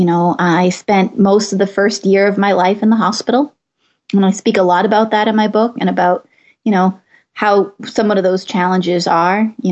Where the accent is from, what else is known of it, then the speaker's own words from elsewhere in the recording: Malden, Massachusetts, United States; I grew up in Malden, Massachusetts.